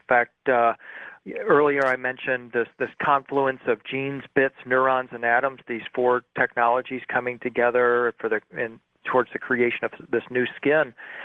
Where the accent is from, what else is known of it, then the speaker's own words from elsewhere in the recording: Birmingham, Michigan, United States; I grew up in Birmingham, Michigan, so it's always nice to hear from the hometown there.